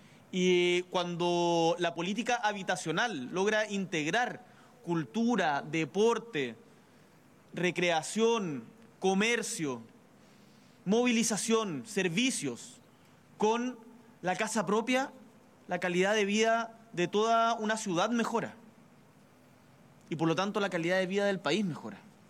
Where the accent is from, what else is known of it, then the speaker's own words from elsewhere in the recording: Magallanes and Chilean Antarctica, Chile; yo soy de Magallanes y seguramente acá en la región de Atacama pasa algo parecido, que cuando, por lo menos yo era chico